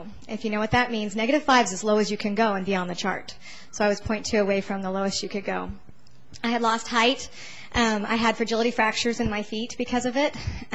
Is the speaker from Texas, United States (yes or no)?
yes; Katy, Texas, United States; I'm from Katy, Texas, and right outside of Houston.